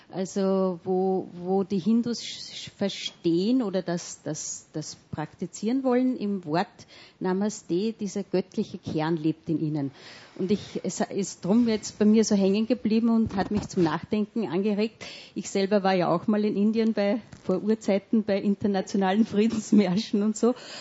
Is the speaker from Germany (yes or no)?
no; Austria; haben sie mir gesagt als Österreicherin